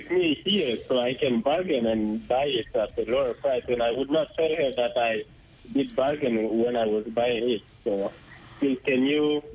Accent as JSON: {"language": "English", "country": "Mali", "said": "from Mali."}